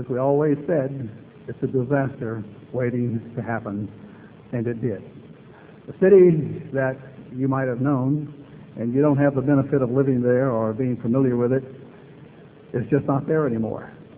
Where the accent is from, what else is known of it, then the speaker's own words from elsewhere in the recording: New Orleans, Louisiana, United States; I grew up in and around New Orleans. I know the streets well.